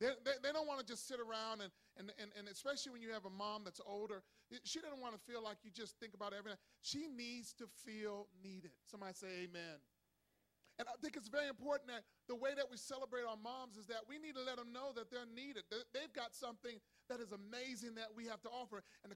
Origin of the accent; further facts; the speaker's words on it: Cincinnati, Ohio, United States; and I'm from Cincinnati, so we had basements. Don't hate me, okay? In Cincinnati, we had basements